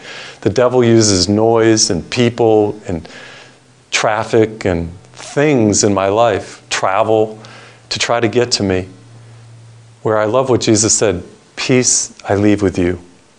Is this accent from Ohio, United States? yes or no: no; Massachusetts, United States; I remember I was traveling one time to Boston. That's my home state of Massachusetts.